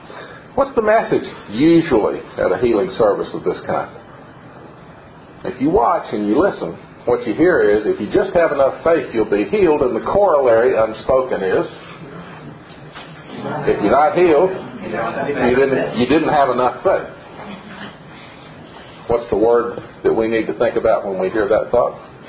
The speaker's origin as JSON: {"language": "English", "town": "Knoxville", "region": "Tennessee", "country": "United States", "tie": "born or raised there", "said": "I grew up in the South, and I mainly grew up a few miles outside of the city of Knoxville."}